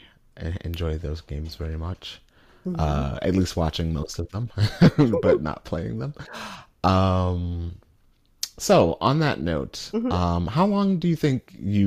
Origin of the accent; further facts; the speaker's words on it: Bronx, New York, United States; because we grew up in the Bronx in New York City many, many, many, many years.